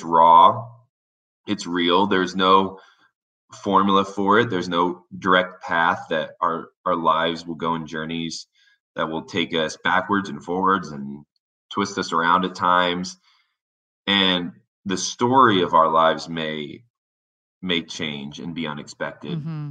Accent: Warsaw, Indiana, United States; And so I've been here and in LA a lot. And I grew up in Indiana.

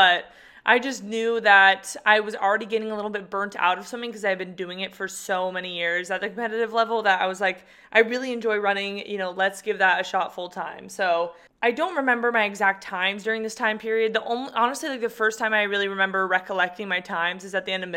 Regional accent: California, United States; And I think growing up in California, it also just really set the tone for what competitive running looks like.

